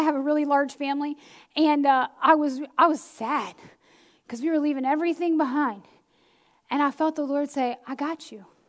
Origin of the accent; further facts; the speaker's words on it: Maryland, United States; Now, I'm from the Eastern Shore, so from here to like Trap, I have family every 5 minutes.